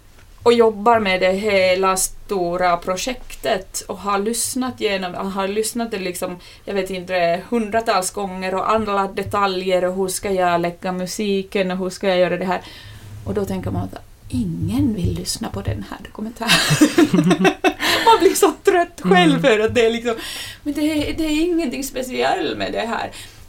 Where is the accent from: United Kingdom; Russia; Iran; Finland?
Finland; first language Finnish; Swedish is a second language; now in Sweden; Och jag pratar ganska mycket om att vara finne i Sverige. Mitt modersmål är finska.